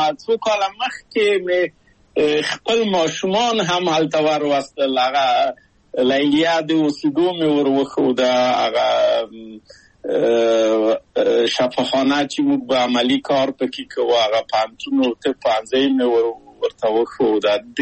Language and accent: Pashto; Kabul, Afghanistan; moved away as an adult; زه له کابل په یو دولتي بورس چکسلواکیا ته راغلم